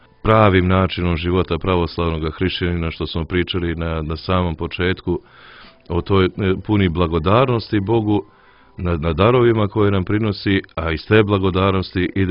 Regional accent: Montenegro; popuštilo kod nas u Crnoj Gori, nego i dalje se vidim da se povampiruje sa postavljanjem spomenika Josipu Brozu u Podgorici

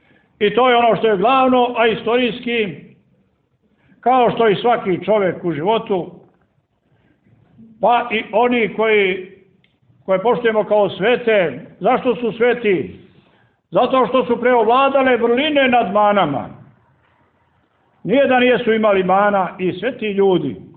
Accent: Montenegro; pošto sam prvi put u Beču, pošto dolazim iz Crne Gore

